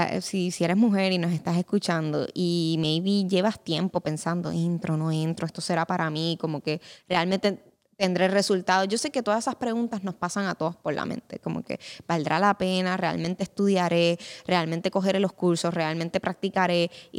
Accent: Spain; yo por lo menos vengo de una, me crié en España

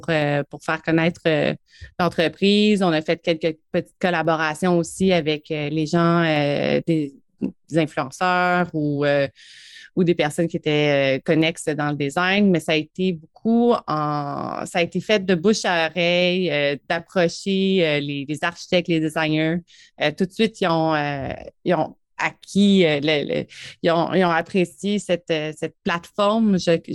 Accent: Montreal, Quebec, Canada; moved away as an adult; Je suis originaire de Montréal, donc live and born, une vraie Montréalaise. J'ai quitté la ville, en fait, il y a 9 ans de ça, pour me déposer, pour avoir un pied à terre en campagne.

